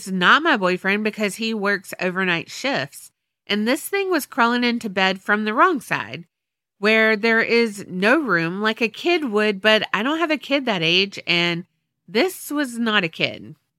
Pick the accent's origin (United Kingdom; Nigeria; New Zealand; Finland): Finland; English is a second language; now in Puyallup, United States; I live in Puyallup, Washington, but I'm originally from Finland, so that's why I have a weird name. Also, English is not my first language